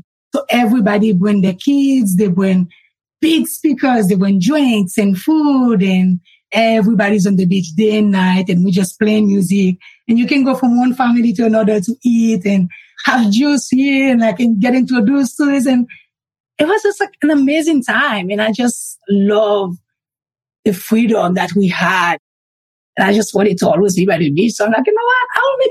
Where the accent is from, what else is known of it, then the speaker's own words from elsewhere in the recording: Haiti; moved away as an adult; now in United States; I was born and raised in Haiti. I left Haiti at the age of 19. I actually moved to the States for a photo shoot because I started modeling in Haiti at 17 years old.